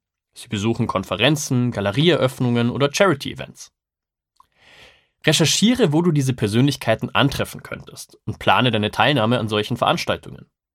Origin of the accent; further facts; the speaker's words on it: Regensburg, Bavaria, Germany; now in Munich, Germany; habe das große Privileg, quasi zwei Heimaten zu haben. Ich lebe und arbeite aktuell in München. Meine Heimat, in der auch meine Familie und viele enge Freunde sind, ist Regensburg.